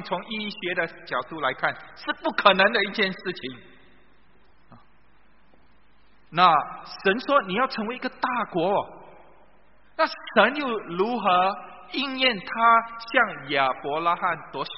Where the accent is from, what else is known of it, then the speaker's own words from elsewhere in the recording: China; 我们中国人大概也有这样的习俗